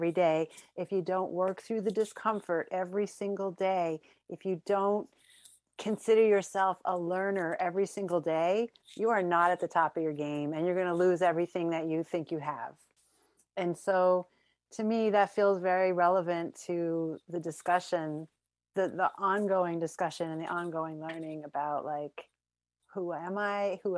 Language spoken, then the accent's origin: English; Queens, New York, United States; when I think back about my growing up in Queens, the neighborhood was fairly diverse